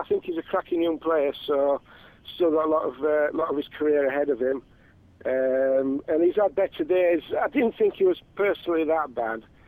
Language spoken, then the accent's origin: English; North West England, United Kingdom; moved away as an adult; now in Ireland; I'm from the Pennines, just outside Manchester.